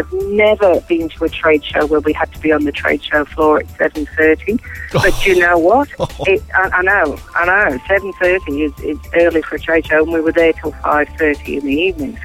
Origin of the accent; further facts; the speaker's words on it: Scotland, United Kingdom; moved away; Being Scottish, I complained all the way through winter